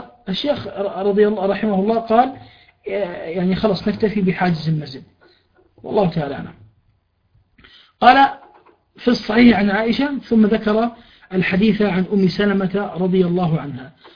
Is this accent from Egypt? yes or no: no; Jordan; مثلا عندنا في الأردن قبور بعض الصحابة